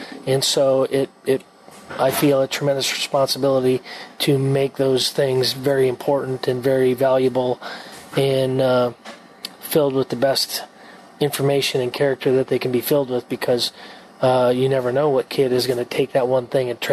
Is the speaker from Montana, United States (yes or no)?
yes; Montana, United States; Growing up in Montana, we had lost our Division I programs when I was a young kid